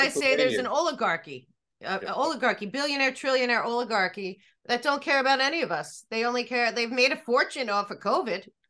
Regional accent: Philadelphia, Pennsylvania, United States; It was a big deal growing up in Philly because you really were exposed.

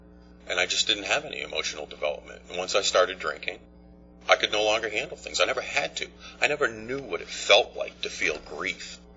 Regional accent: Sharon, Massachusetts, United States; I grew up in Sharon, Massachusetts, 30 miles south of Boston. I grew up one of the education capitals of the world.

